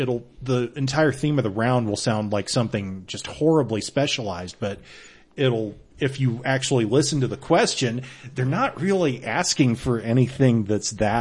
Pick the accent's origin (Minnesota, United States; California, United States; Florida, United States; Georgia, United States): Florida, United States; Tallahassee; also born or lived in Seattle; Then I was back in Tallahassee for a couple of years, and I moved out here. But I grew up in Tallahassee. While I was out in Seattle